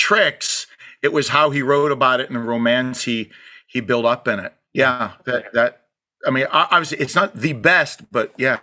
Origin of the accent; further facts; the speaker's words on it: McKeesport, Pennsylvania, United States; where the town I grew up in Pennsylvania, outside of Pittsburgh, McKeesport